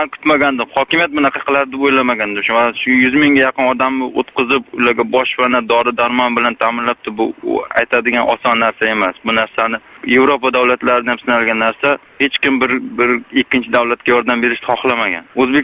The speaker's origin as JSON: {"language": "Uzbek", "country": "Kyrgyzstan", "said": "Qirg'izistonlikman, men o'zim ham Qirg'izistonlikman."}